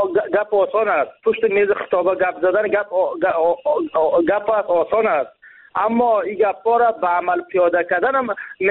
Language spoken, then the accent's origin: Persian; Jowzjan, Afghanistan; ولایت ما، ولایت جوزجان، برای فعلا یک ولایت ناامن است